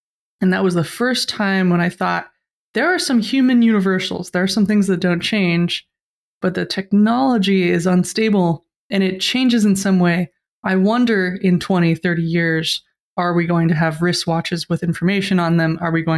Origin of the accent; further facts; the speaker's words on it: Denver, Colorado, United States; I grew up in Denver, Colorado. My parents were broadcast engineers